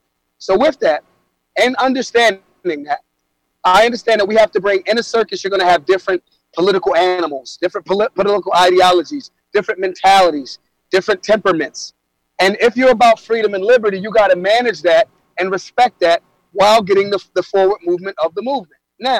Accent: Philadelphia, Pennsylvania, United States; I'm from Philly, yeah. First and foremost.

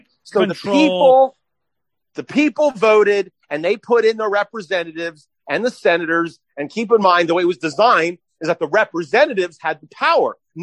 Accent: Philadelphia, Pennsylvania, United States; Remember, I come from Philadelphia, and when you go through the Philadelphia school system, at least the way it used to be, Philadelphians take the Constitution very seriously.

